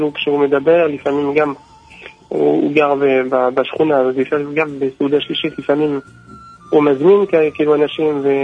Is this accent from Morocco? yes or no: no; France; Hebrew is a second language; now in Israel; אני צרפתי, ואני עליתי לארץ לפני 7-8 שנים.